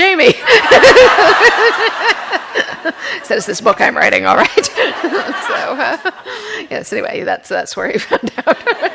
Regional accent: United States; being an American

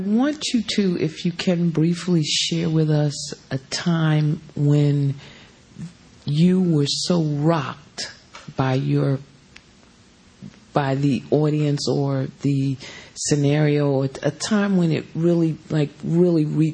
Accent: New York, United States; and I grew up in New York, so I know what you mean about talking bad and walking through the streets

